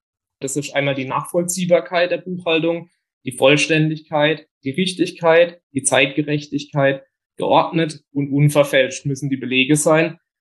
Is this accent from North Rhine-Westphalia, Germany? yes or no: no; Bietigheim, Baden-Württemberg, Germany; Ich komme aus dem Bietigheim nahe Karlsruhe und bin 30 Jahre alt